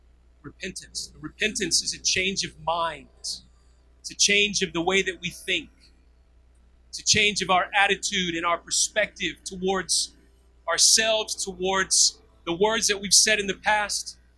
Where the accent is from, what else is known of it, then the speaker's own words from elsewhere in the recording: Tennessee, United States; now in Australia; because I grew up in Tennessee and ended up here in Australia.